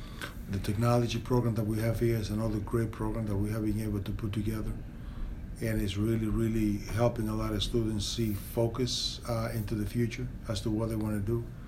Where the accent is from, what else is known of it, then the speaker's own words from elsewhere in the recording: New York City, New York, United States; I grew up in New York City, and I had a very good friend.